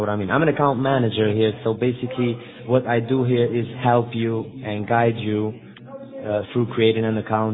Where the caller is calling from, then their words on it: London, United Kingdom; I'm calling from London. We are a small branch in here.